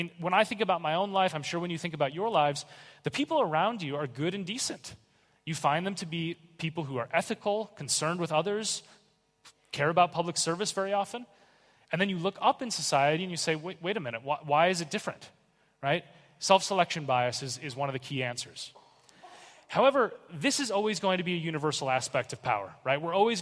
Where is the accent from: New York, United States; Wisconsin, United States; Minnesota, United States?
Minnesota, United States; Minneapolis; Now, I grew up in Minneapolis, which unfortunately is the city where George Floyd was murdered. So this is a very important problem in my hometown.